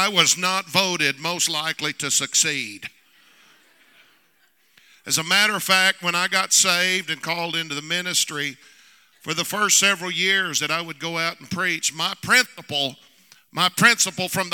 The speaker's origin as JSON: {"language": "English", "region": "Arkansas", "country": "United States", "said": "I'm from Arkansas, too."}